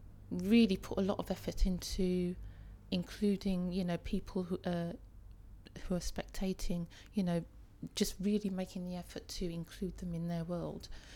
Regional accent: Wembley, London, United Kingdom; I'm 43 years old and I'm from Wembley in Middlesex.

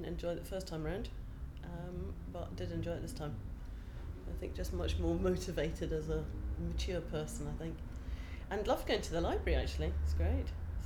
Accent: Edinburgh, Scotland, United Kingdom; I am, God, I can't remember, 48, I think, and I come from Edinburgh.

